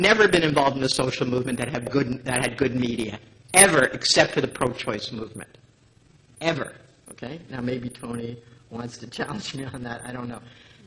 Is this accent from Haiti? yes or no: no; English Canada, Canada; I come from English Canada